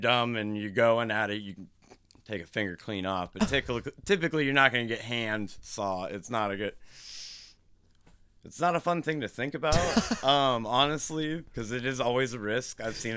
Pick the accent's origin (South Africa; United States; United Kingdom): United States; Fremont, Nebraska; Yeah, Fremont, Nebraska is my hometown.